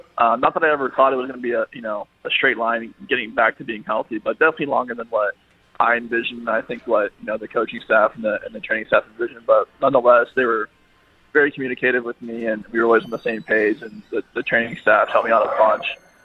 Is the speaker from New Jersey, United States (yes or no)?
no; Batesville, Indiana, United States; So I grew up in Batesville, Indiana, which is actually about 45 minutes or so west of Cincinnati